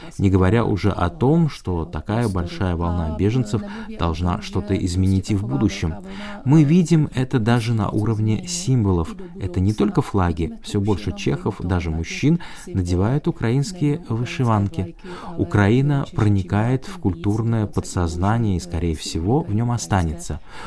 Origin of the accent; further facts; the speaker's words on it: eastern Slovakia, Slovakia; Я родом из Восточной Словакии, из русинско-украинской семьи. Украинский язык я учила с детства, окончила украинскую гимназию